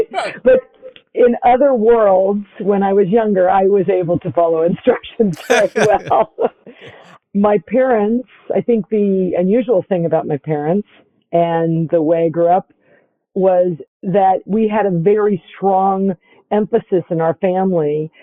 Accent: Prairie Village, Kansas, United States; Believe it or not, I was born and raised in Prairie Village, Kansas. I am one of a number of children.

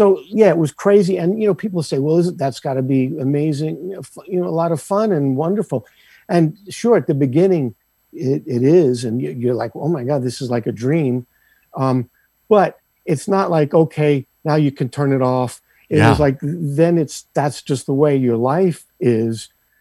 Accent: Brooklyn, New York, United States; And then, you know, it was like I had been in California less than a year, maybe 6-7 months, growing up in Brooklyn.

